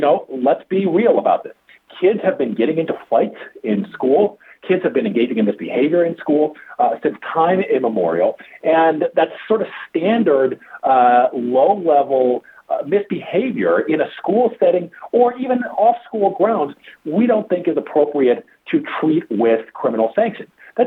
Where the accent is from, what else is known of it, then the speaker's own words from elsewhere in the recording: Michigan, United States; You know, I grew up in Washtenaw County, and I know for a fact that as a white guy, white teenager, me and my friends were, you know, we were engaged in some adolescent misbehavior.